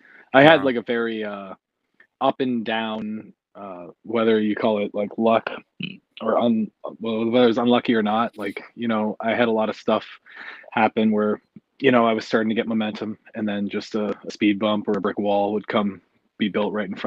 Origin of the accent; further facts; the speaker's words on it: Canada; I, as a Canadian, there's a lot of border issues wrestling in America.